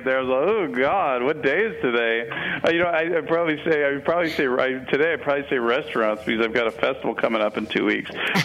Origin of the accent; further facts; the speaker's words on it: Chicago, Illinois, United States; I'm from Chicago, by the way.